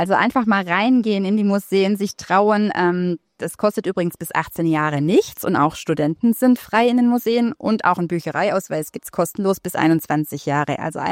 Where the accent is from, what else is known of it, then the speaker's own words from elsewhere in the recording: Bad Saulgau, Baden-Württemberg, Germany; born there; Ich bin ja gebürtig aus Bad Saulgau